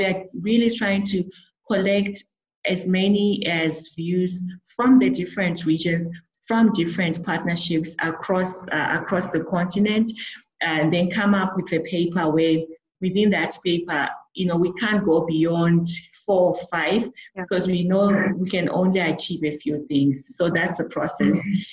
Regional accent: Zimbabwe; I'm from Zim

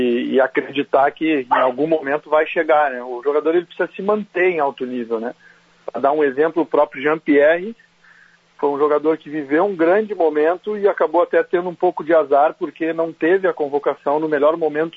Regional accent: Porto Alegre, Rio Grande do Sul, Brazil; Como gaúcho, como sou, porto-alegrense, criado aí na aldeia, cresci.

